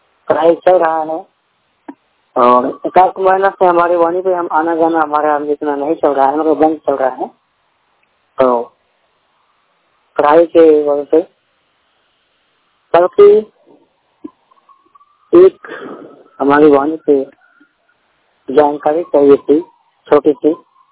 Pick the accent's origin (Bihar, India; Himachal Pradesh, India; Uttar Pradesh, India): Bihar, India; जिला बेगूसराय बिहार के रहने वाला हूँ